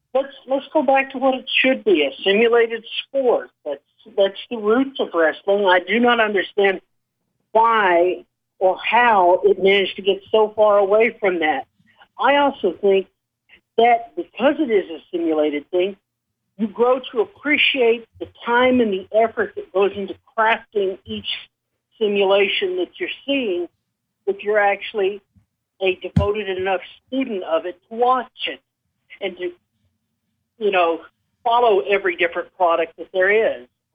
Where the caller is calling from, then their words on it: Arkansas, United States; from Arkansas.